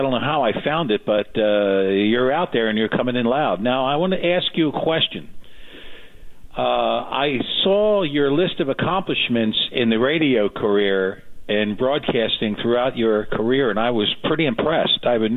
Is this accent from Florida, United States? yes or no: yes; Fort Lauderdale, Florida, United States; No, I grew up in Fort Lauderdale.